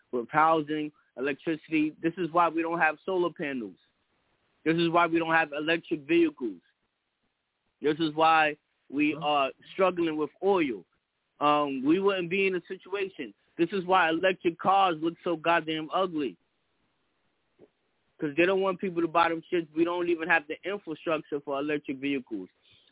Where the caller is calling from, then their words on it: New York, United States; I'm calling from New York.